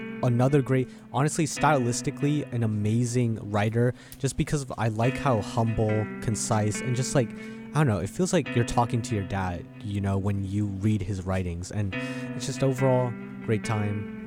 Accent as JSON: {"language": "English", "town": "Daly City", "region": "California", "country": "United States", "tie": "born or raised there", "said": "I'm from the South Bay area of the Bay Area. I'm from Daly City, which is the city directly south of San Francisco."}